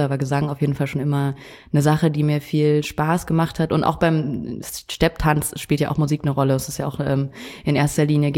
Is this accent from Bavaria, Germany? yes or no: yes; Munich, Bavaria, Germany; also ich bin ja in München aufgewachsen.